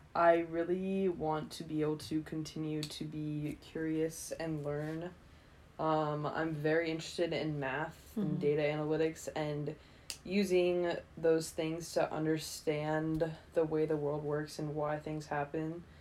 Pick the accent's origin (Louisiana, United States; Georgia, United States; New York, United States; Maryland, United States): Maryland, United States; Ellicott City; I grew up in Ellicott City, Maryland, which is 30 minutes west of Baltimore.